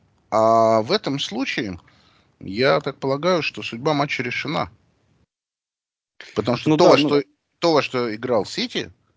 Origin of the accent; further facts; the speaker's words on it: Russia; Мы говорим, мы из России.